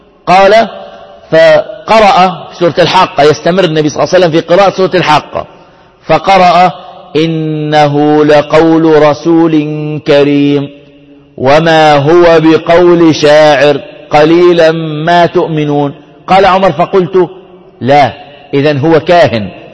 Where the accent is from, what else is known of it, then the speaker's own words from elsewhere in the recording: Zarqa, Zarqa Governorate, Jordan; كل أهل الفجور الآن عندنا في الزرقاء لا يساوون حال عمر قبل الإسلام.